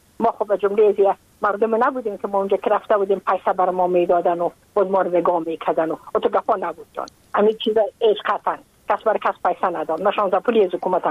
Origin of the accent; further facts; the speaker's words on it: Afghanistan; moved away as an adult; now in United States; من که از افغانستان بر آمدم من اون سال بودم 28 ساله